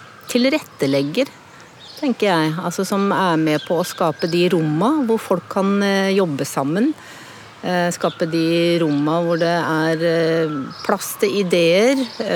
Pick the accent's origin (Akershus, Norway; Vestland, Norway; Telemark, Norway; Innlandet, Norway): Akershus, Norway; Dal; Vokste opp på Dal og ungdomstida mi på Rålt.